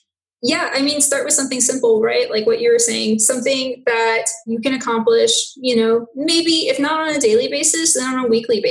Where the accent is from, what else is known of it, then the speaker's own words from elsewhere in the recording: New Orleans, Louisiana, United States; And yeah, I'm from New Orleans and I started up my studio as of 3 months ago, officially with that LLC.